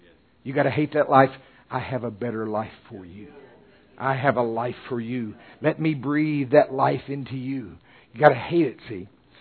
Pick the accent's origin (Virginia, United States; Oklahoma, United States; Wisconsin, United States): Oklahoma, United States; But anyway, I'm from Oklahoma.